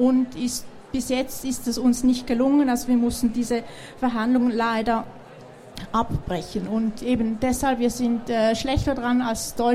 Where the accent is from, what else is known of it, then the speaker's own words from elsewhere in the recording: Switzerland; Nein, bei uns in der Schweiz sieht es ganz ähnlich aus.